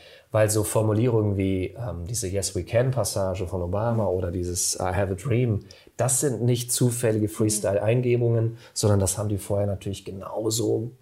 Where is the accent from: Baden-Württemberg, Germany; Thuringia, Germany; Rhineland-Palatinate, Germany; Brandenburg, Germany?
Rhineland-Palatinate, Germany; Also ich komme zum Beispiel aus dem Westerwald